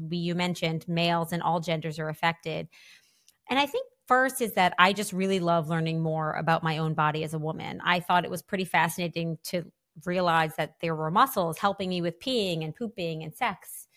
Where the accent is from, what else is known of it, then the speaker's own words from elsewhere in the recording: New Orleans, Louisiana, United States; and then now I'm back in New Orleans, which is my hometown